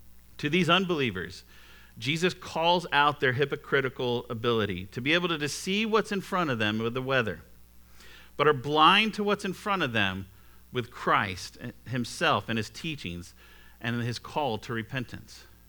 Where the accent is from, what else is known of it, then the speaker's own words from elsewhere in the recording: Texas, United States; When I was a kid growing up in Texas, I watched Saved by the Bell